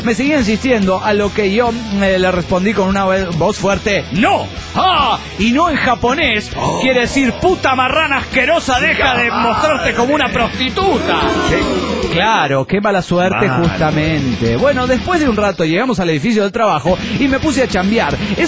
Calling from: Nezahualcóyotl, State of Mexico, Mexico; de Netzahualcóyotl.

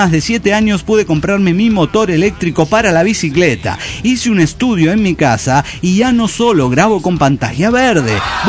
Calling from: Villazón, Potosí, Bolivia; les escribo desde mi pueblo, Villazón, Bolivia, frontera con Argentina.

